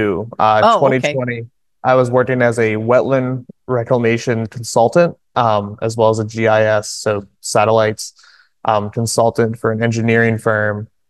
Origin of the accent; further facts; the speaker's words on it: North Carolina, United States; Yeah, so I grew up on the Outer Banks in North Carolina. It's a coastal region. I grew up scuba diving.